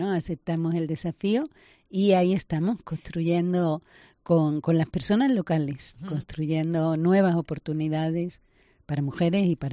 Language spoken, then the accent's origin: Spanish; Fuengirola, Andalusia, Spain; now in Angola; Soy de Fuengirola, Málaga.